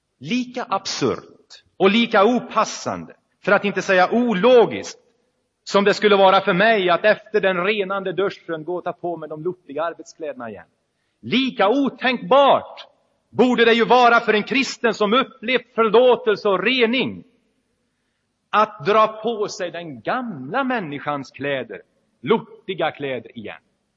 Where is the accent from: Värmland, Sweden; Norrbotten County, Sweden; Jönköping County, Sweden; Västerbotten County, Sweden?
Värmland, Sweden; Karlstad; Ett tegelbruk som låg 7 kilometer utanför min hemstad Karlstad som jag då bodde i.